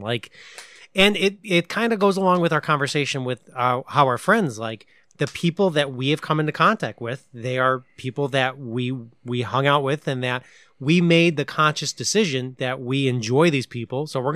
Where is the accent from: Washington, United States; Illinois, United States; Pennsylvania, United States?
Pennsylvania, United States; born there; I was born in Northeast Pennsylvania